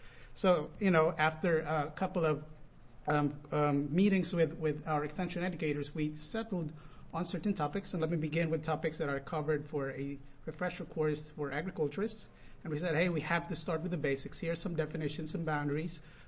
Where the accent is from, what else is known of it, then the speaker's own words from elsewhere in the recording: Oklahoma, United States; I'm from Oklahoma, and in Oklahoma we have a lot of these problem soils, acid soils, and of course salt-affected soils